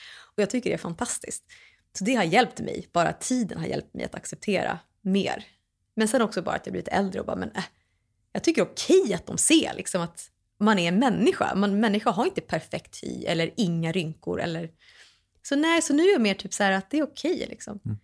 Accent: Sweden; jag hade en bild av mig själv när jag växte upp här i Sverige.

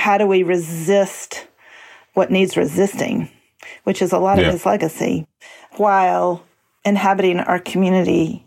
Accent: United States; And I'm an employee of Harvard and I'm an American.

